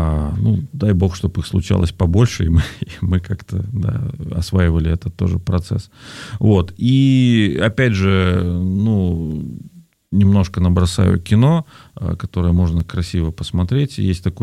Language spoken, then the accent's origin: Russian; Perm, Perm Krai, Russia; когда сам в родном городе Перми, еще работая журналистом там, на стыке веков